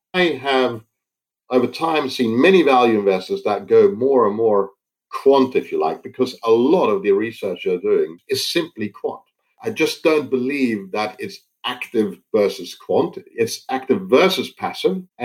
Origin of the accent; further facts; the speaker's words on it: Netherlands; When I grew up in the Netherlands, Robeco was almost a monopolist in the country.